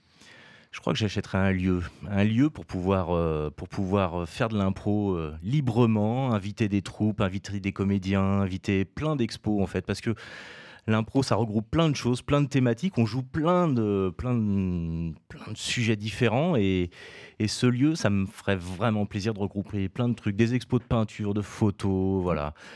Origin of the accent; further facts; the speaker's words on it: Auvergne-Rhône-Alpes, France; On vient de l'Isère.